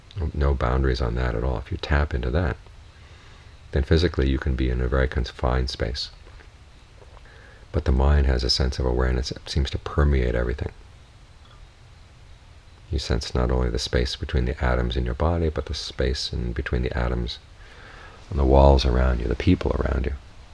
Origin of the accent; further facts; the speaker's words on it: United States; But being an American, one of my problems is I have a large sense of my space.